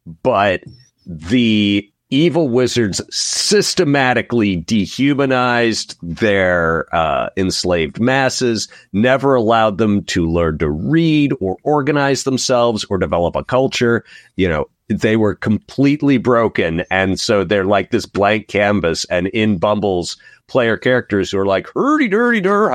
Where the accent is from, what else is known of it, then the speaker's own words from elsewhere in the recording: Midwest, United States; accent: Midwest; my Midwest accent is betraying me.